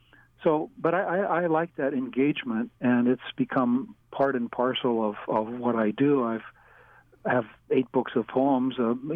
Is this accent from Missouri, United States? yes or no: yes; St. Louis, Missouri, United States; also born or lived in New York City; Actually, I'm from St. Louis, Missouri. That's why I'm a St. Louis Cardinals fan.